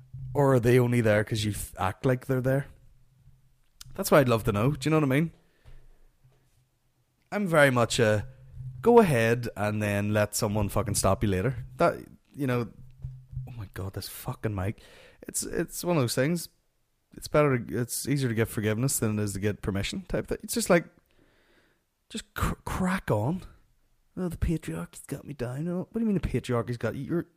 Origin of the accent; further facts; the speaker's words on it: Ireland; guess what, I'm not white, I'm Irish.